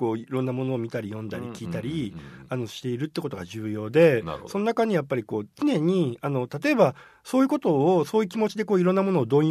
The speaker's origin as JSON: {"language": "Japanese", "town": "Nagoya", "region": "Aichi", "country": "Japan", "tie": "born or raised there", "said": "高校まで僕地元愛知県名古屋なんですけど、名古屋に高校生までいて"}